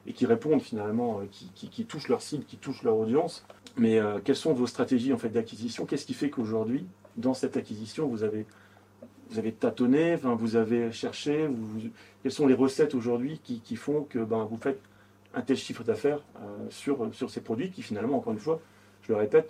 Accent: France

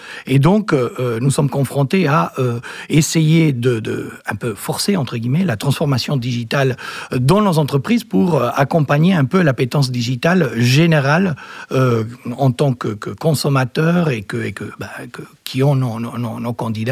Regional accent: Argentina; French is a second language; moved away as an adult; also born or lived in United States; Donc, comme tous les Argentins, je suis né en Argentine. Il y a quelques années, j'ai fait mes études et une grosse partie de ma carrière professionnelle en Argentine.

